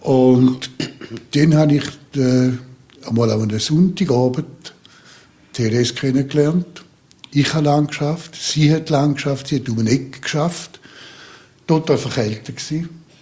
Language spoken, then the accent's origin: German; St. Gallen, Switzerland; Ich bin aufgewachsen in St. Gallen. Ich hatte eine sehr schöne Jugend gehabt, alles.